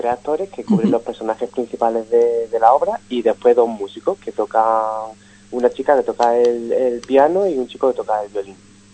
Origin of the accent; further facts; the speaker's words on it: Málaga, Andalusia, Spain; Nosotros somos de Málaga